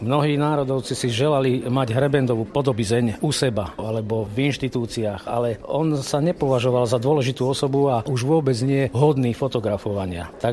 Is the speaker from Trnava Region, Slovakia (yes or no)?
no; Hnúšťa, Banská Bystrica Region, Slovakia; som z Hnúšte